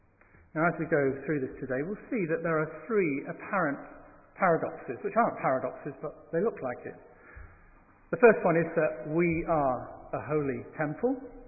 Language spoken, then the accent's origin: English; Scotland, United Kingdom; accent: Scottish; I was born and raised in Scotland. You may not know that from the way that I talk. I need to make myself heard and understood, so I tidy up my accent a little bit. But the dialect does have its advantages.